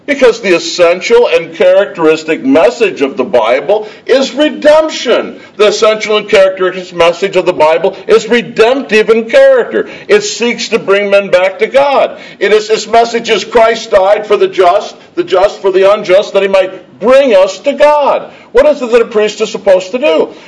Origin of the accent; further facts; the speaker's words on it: United States; So I'm talking as an American, and I originally wrote this sermon for Americans.